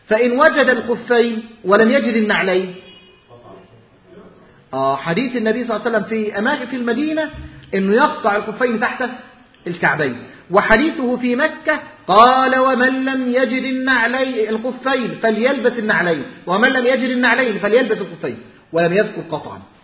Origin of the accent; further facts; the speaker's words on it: Egypt; عندنا في مصر